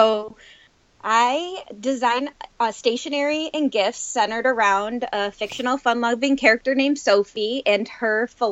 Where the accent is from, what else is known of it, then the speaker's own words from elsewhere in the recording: Rochester, New York, United States; I moved back to my hometown of Rochester, New York, and opened a small shop in the village of Spencerport.